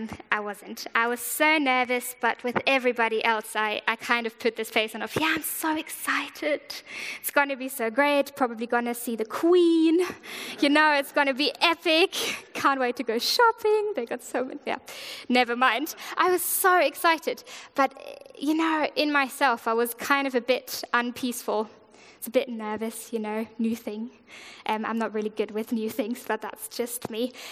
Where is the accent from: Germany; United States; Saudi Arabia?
Germany; English is a second language; now in England, United Kingdom; I've been in England for 4 years now, but hence to my weird accent, I'm actually from Germany.